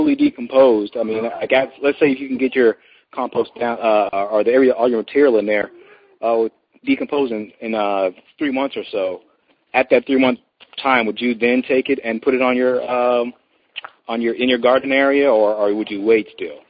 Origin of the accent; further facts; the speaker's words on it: Las Vegas, Nevada, United States; I'm from the Las Vegas area.